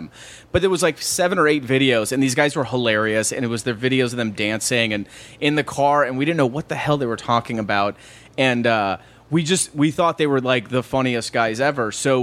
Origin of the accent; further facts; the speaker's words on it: California, United States; I'm from the Bay Area.